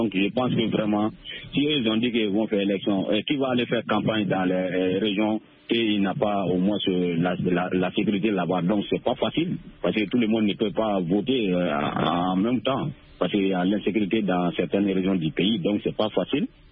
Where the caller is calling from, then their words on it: Soumitim, Mali; depuis dans mon village natal à Soumitim.